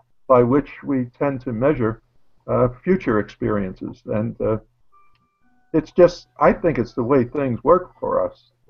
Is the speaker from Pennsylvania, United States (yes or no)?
no; Brooklyn, New York, United States; I grew up in Brooklyn in Park Slope and used to walk up the slope, up the hill